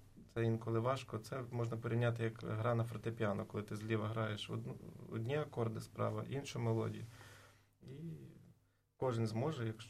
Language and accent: Ukrainian; Horokhiv, Volyn Oblast, Ukraine; я сам родом з Львівщини, жив на Волині, містечко Горохів, мій батько священик